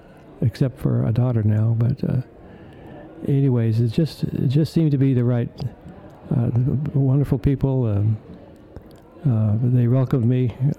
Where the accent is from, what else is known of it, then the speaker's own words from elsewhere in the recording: Seattle, Washington, United States; I'm originally from Seattle, but it's not the same town that I grew up in.